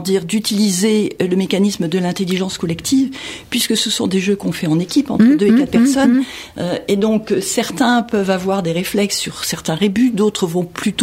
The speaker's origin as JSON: {"language": "French", "region": "Nouvelle-Aquitaine", "country": "France", "tie": "born or raised there", "said": "Sophie, comme moi, nous sommes originaires de Nouvelle-Aquitaine. Moi, je vais encore régulièrement à Bordeaux."}